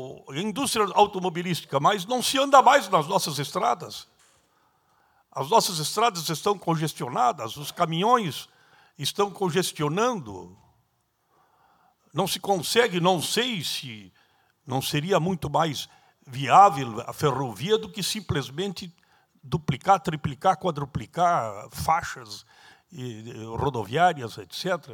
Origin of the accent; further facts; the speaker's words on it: Caxias do Sul, Rio Grande do Sul, Brazil; born there; Eu mesmo nasci em Caxias graças ao trem. Minha mãe morava em Carlos Barbosa, de frente à aviação férrea, e foi a Caxias, porque lá tinha hospital.